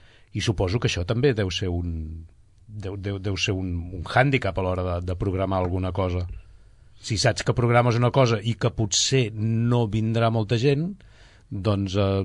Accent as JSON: {"language": "Catalan", "town": "Vic", "region": "Catalonia", "country": "Spain", "lives_now": "Sabadell, Spain", "said": "jo sóc de Vic, visc aquí a Sabadell"}